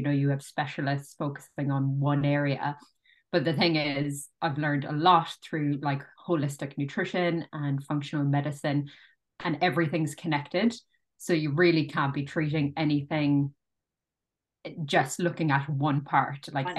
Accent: Ireland; now in New Zealand; I am Irish, but I live in the Wairarapa in New Zealand

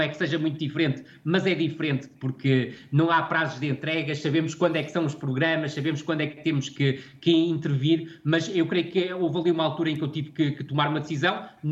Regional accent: Vila do Conde, Porto, Portugal; eu cresci em Vila do Conde

